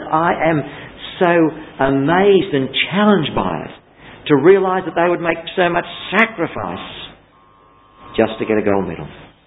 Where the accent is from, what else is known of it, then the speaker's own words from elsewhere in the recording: Australia; The Australian male is a poor lover. Hey, I'm Aussie.